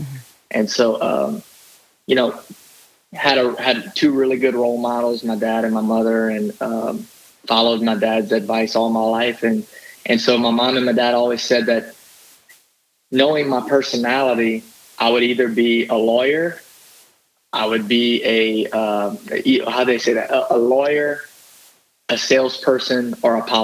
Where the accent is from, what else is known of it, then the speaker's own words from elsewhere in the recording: St. Martinville, Louisiana, United States; And so I usually say I'm from St. Martinville.